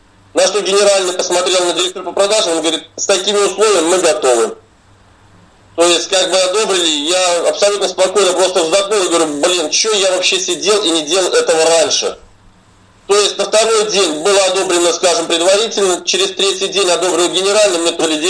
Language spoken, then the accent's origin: Russian; Moscow, Russia; Я из Москвы.